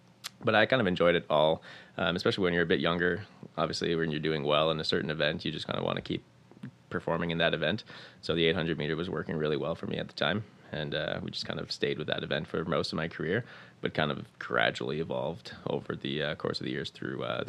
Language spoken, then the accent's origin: English; Borden, Ontario, Canada; Yeah, so I actually grew up in Ontario in a small military town, just outside of Barrie, a little town called Borden.